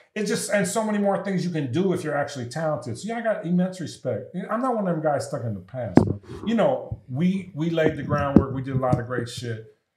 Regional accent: Los Angeles, California, United States; I grew up in Baldwin Hills.

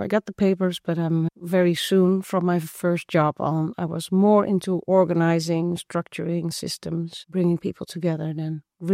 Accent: Zeeland, Netherlands; I was born and raised in Zeeland, a province in the southwest of the Netherlands. And when I turned 18, I went to Eindhoven to study architecture or building engineering or a combination of the both.

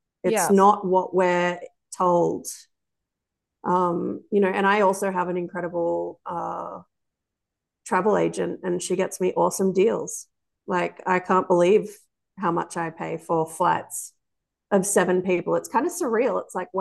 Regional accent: New South Wales, Australia; to be honest, I come from the Northern Rivers in Australia, and I was struggling on my wage living in a home

